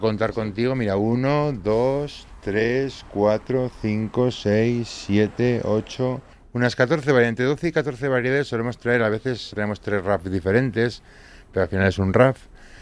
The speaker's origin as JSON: {"language": "Spanish", "region": "Navarre", "country": "Spain", "said": "como soy de Navarra y somos bastante tradicionales"}